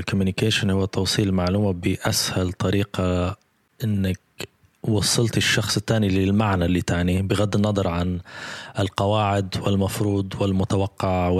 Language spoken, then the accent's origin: Arabic; Libya; also born or lived in Morocco; السيارة ليبية، رخصة ليبية، الكتيب ليبي، اسمي ليبي، هدرز معك بالليبي؟